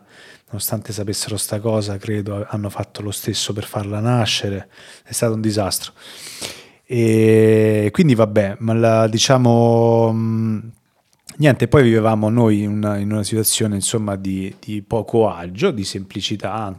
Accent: Montegranaro, Marche, Italy; io sono marchigiano, vengo dalle Marche, da un paesino delle Marche, un paesino neanche troppo piccolo, Montegranaro, e da una famiglia molto semplice, mio papà lavoratore, mia mamma casalinga, due sorelle

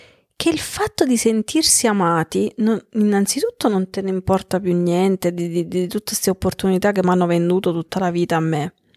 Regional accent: Basilicata, Italy; io vengo da Basilicata

